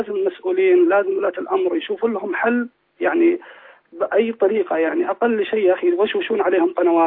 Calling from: Saudi Arabia

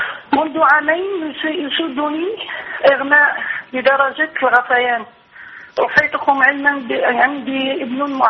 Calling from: Algeria; من الجزائر.

